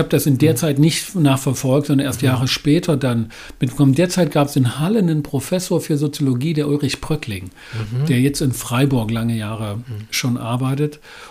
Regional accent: Moscow, Russia; weil ich biografisch sozusagen meine Kindheit in Moskau verbracht habe, ein Teil jedenfalls davon

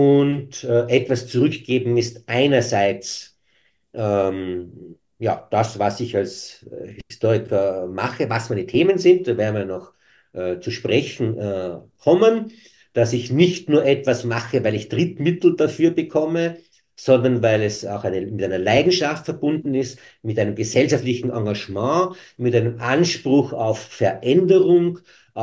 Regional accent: Tyrol, Austria; also die man bei uns in Tirol abschätzig immer so als Körner bezeichnet hat

